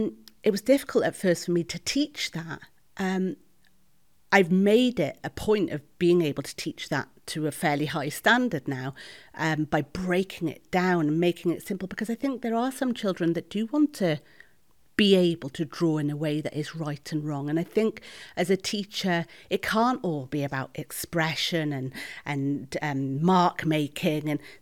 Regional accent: Wales, United Kingdom; also born or lived in Edinburgh; and I'm from North Wales originally.

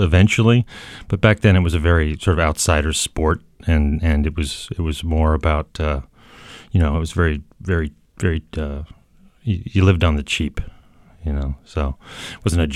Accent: Denver, Colorado, United States; now in New York, United States; Denver, born and raised.

